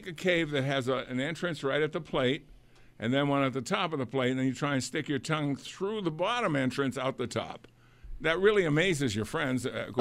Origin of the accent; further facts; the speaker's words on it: New England, United States; I'm from New England.